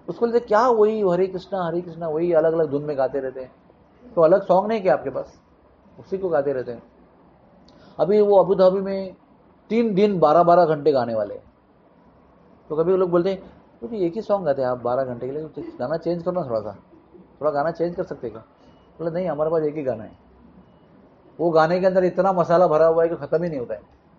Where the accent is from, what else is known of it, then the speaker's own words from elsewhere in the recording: South India, India; मैं south Indian हूँ